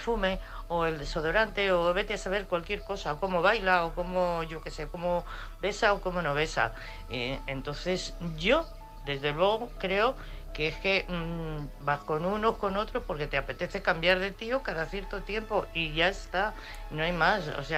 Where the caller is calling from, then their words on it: Madrid, Community of Madrid, Spain; de Madrid.